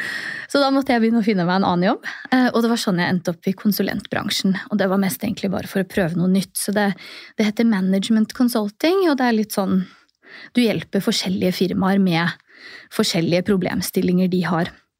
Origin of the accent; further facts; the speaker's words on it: Oslo, Norway; Født og oppvokst i Oslo, har studert ingeniør. Så jeg gikk 3 år på universitetet i Tromsø.